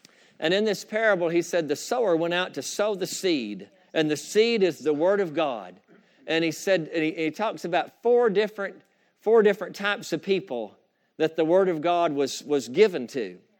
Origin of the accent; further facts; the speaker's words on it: Georgia, United States; I grew up right here in Forsyth County. My grandparents were educators. They were school teachers. They lived here. They taught here in Forsyth County